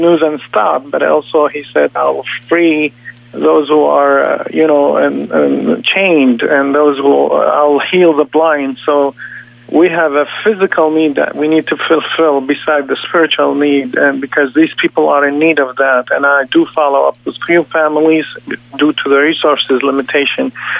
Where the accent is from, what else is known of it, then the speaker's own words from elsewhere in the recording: Iraq; I've been to Turkey, Jordan, Lebanon, and to Iraq, my homeland, and to Israel as well. So I am from the Middle East. I am a refugee myself